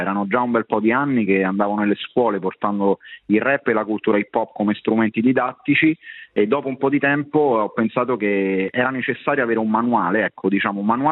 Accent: Rome, Lazio, Italy; Io ho iniziato in quel periodo storico con la scena romana, perché sono di Roma

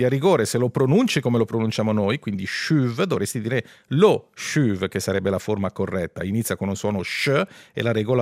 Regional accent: Switzerland; non sono stupido, sono svizzero

